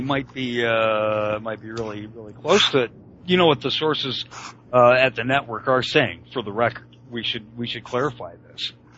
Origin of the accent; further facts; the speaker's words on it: Canada; I'm a Canadian, and I don't recall ever seeing anything called